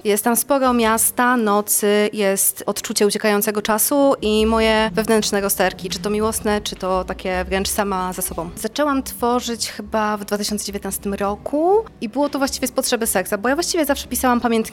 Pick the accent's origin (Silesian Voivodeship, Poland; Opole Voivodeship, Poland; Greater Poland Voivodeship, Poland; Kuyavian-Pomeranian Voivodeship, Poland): Greater Poland Voivodeship, Poland; Poznań; Ja jestem z Poznania, więc głównie gram w Poznaniu.